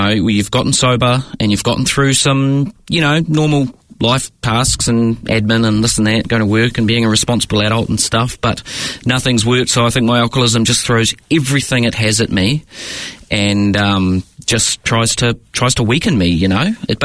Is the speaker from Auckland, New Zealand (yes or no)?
yes; Auckland, New Zealand; So I grew up in West Auckland